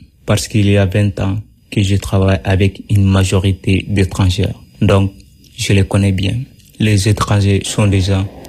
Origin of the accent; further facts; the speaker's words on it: Ségou, Mali; born there; moved away as an adult; Je suis né au Mali. Ouais. Je suis né au Mali. Il y a une région qui s'appelle là-bas, région de Ségou.